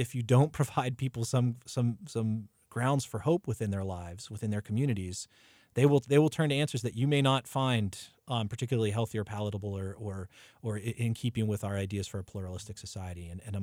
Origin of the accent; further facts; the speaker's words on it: Upper St. Clair, Pennsylvania, United States; I grew up in Upper St. Clair, and I always get curious, kind of how do those folks vote?